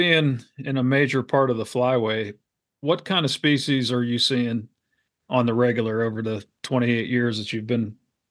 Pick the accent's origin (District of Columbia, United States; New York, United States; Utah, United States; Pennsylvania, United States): Pennsylvania, United States; Yeah, I talk to a lot of people around the country, and they hear I'm from Western Pennsylvania, and they're like, "Where do you hunt ducks there?"